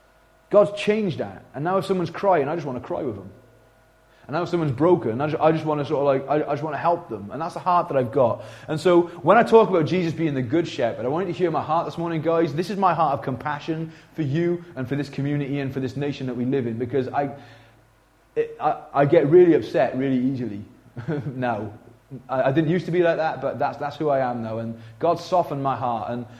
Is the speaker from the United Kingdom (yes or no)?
yes; Pontypool, Wales, United Kingdom; I grew up in Pontypool, and I grew up quite an aggressive young man.